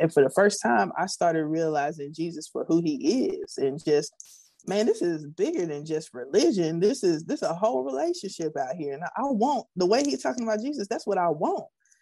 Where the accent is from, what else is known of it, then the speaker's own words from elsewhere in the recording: Prairie View, Texas, United States; I grew up in the church. I grew up in Prairie View, Texas. And so grew up in a Episcopalian church.